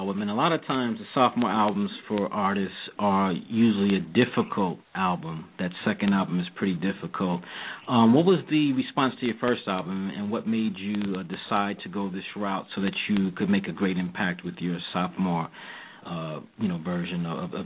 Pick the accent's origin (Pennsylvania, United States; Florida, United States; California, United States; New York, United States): New York, United States; Brooklyn; I can feel that because I'm from Brooklyn. I grew up in Ebbets Field, if you know where that's at, in Crown Heights.